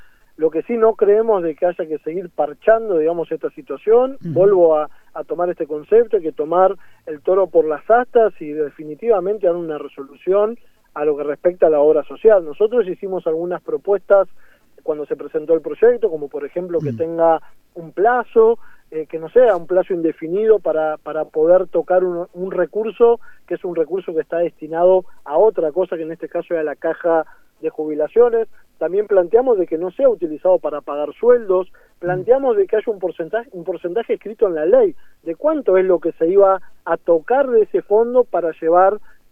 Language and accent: Spanish; Tierra del Fuego, Argentina; los que quedan de rehén en realidad somos todos los fueguinos, ¿no?